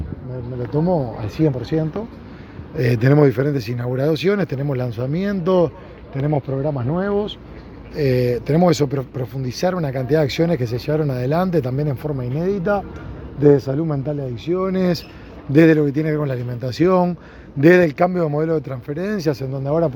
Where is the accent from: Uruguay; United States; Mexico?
Uruguay; como uruguayos